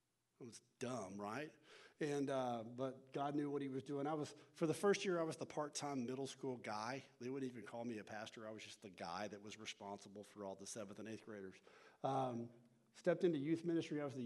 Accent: Texas, United States; but I'm originally from North Texas, so if my accent kind of gets in the way a little bit, let me know

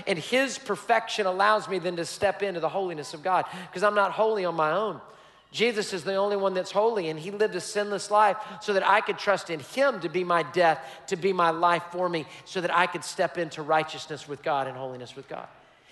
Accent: Texas, United States; I'm like, I'm from Texas, I'm journaling this, okay?

